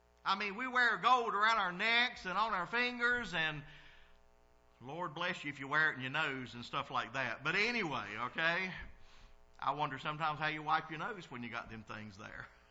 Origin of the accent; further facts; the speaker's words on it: the South, United States; I'm from the South. I'm a country boy. I was raised on a farm.